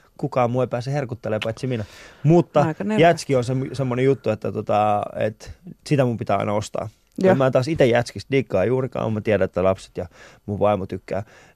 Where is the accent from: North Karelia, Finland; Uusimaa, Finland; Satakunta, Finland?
Uusimaa, Finland; Vantaa; No mä oon itse asunut aina, melkein aina. Mä aina puhun siitä, että mä oon Vantaalta. Mm. Mä oon siis asun tällä hetkellä itse Hakunilassa.